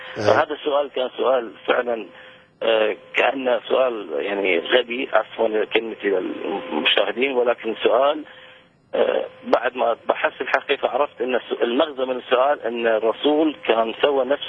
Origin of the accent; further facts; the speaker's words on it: Kuwait; سلام الرب وياك يا ابونا. انا كويتي